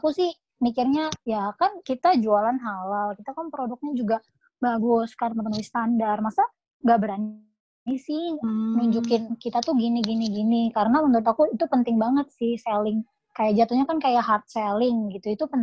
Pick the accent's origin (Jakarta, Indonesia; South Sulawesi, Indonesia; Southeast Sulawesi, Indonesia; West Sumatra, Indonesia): Jakarta, Indonesia; Aku asli Jakarta.